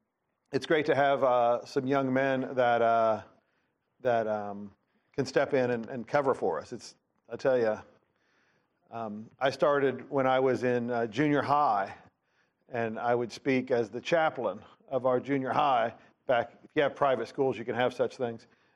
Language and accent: English; United States; And I did it for the same reason, because being American, everyone loves an underdog.